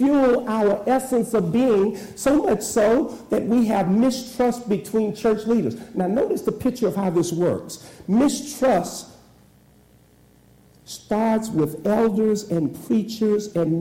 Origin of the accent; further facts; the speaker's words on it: Augusta, Arkansas, United States; I grew up in Augusta, Arkansas. They chop cotton there.